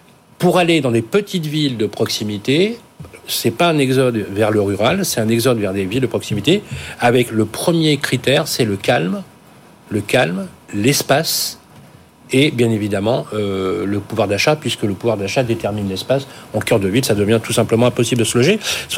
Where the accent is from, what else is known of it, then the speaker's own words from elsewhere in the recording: Lyon, Auvergne-Rhône-Alpes, France; Moi, je suis originaire de Lyon